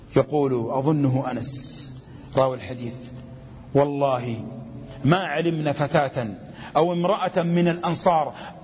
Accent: Saudi Arabia; حين عندنا في السعودية نسميها الداخلية

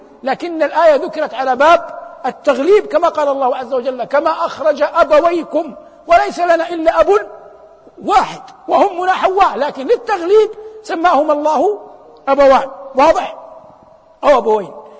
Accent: Saudi Arabia; بلادنا المملكة العربية السعودية

